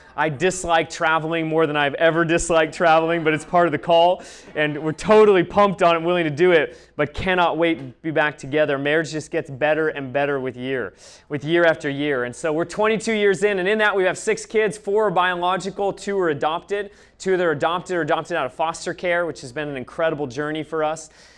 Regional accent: Alaska, United States; I'm from Alaska, and Holly's from Pennsylvania, Lancaster, Pennsylvania.

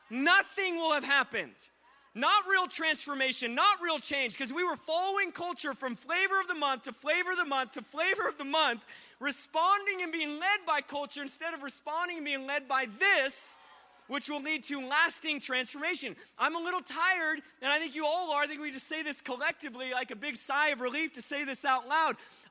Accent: Alaska, United States; now in Hawaii, United States; I'm from Alaska. We didn't have camps. I don't know. It's like a cultural phenomenon I never understood till I moved to, well, no, I live in Hawaii.

